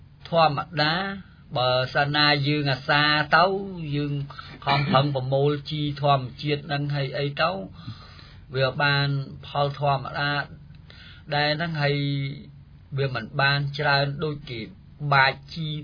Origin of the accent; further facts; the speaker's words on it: Kampot, Cambodia; មកពីភូមិដំណាក់ជក្រំឃុំឆ្នាយចិត្តស្រុកជុំគិរីខេត្តកំពត